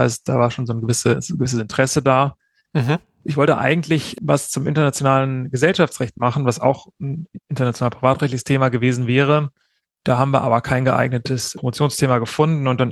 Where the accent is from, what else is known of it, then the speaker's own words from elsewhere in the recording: Cologne, North Rhine-Westphalia, Germany; moved away as an adult; ich bin in Köln aufgewachsen und habe Köln an der Universität zu Köln studiert und bin dann nach dem ersten Staatsexamen aus Köln weg nach Berlin zum Referendariat.